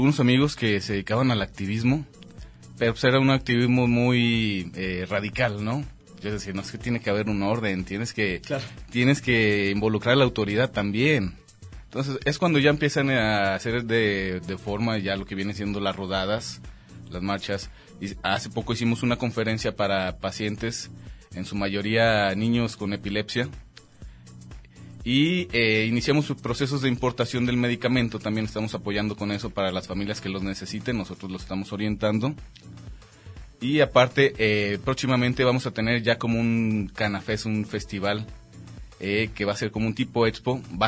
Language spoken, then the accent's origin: Spanish; Guadalajara, Jalisco, Mexico; also born or lived in Chocotitlán, Michoacán; Yo soy originario de Michoacán, de Chocotitlán, Michoacán. Y pues resido en Guadalajara toda mi vida